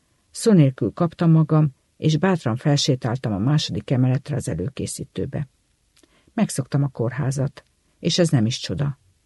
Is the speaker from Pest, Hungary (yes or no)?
yes; Pilis, Pest, Hungary; born there; Pilis községben születtem. 2,5 éves koromban fogadtak be az óvodába, a bátyám mellé.